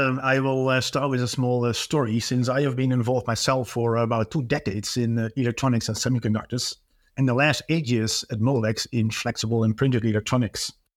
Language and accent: English; Netherlands; English is a second language; I'm Dutch from the Netherlands